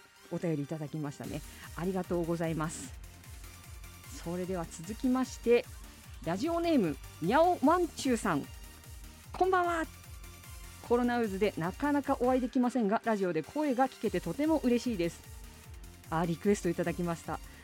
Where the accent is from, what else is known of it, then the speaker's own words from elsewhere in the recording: Asahikawa, Hokkaido, Japan; 私の故郷ですね、旭川の